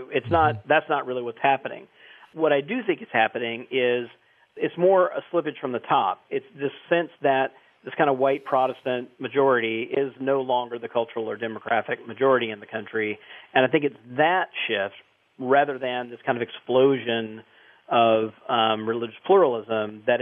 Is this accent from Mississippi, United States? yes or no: yes; Mississippi, United States; and the state of Mississippi, my home state, being the least religiously pluralistic, mostly because 60% of Mississippians identify as Baptist.